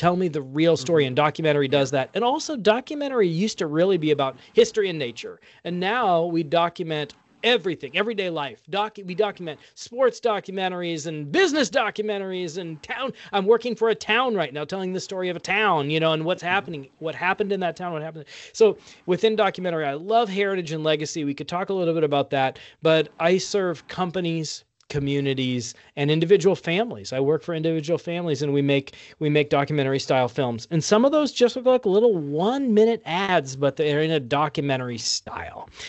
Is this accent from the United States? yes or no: yes; West Des Moines, Iowa, United States; also born or lived in England; I'm an Iowan on purpose. I'm an Iowan by birth. I was born in West Des Moines, Iowa, in Valley Junction. Grew up in Iowa, went to college at Waldorf College in Forest City, Iowa, and then departed to parts unknown.